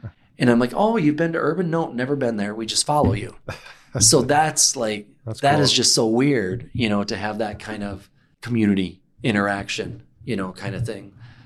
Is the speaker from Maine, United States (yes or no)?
no; Milwaukee, Wisconsin, United States; also born or lived in Tampa; Okay, I grew up in Milwaukee, then Tampa, then Milwaukee. So big cities compared where, you know people, but you don't know all your neighbors.